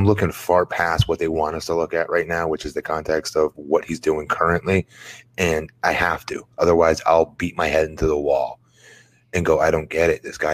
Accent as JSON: {"language": "English", "country": "United States", "said": "this sounds weird, but I'm American. I don't share that accent with them."}